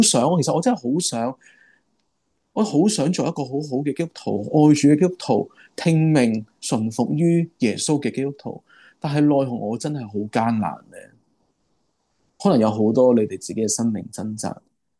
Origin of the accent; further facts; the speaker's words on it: China; 如果我哋中国人话斋，佢真系孭住个棺材去开布道会